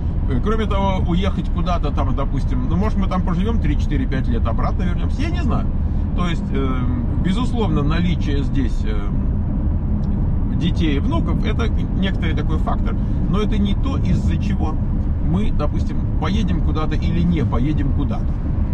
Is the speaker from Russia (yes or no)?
yes; Moscow, Russia; Вот я вырос в Москве, я прожил там 34 года своей жизни.